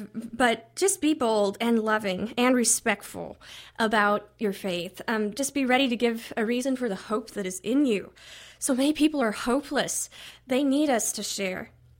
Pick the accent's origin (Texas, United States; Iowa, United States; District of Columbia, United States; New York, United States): Iowa, United States; I have it so good in my home state of Iowa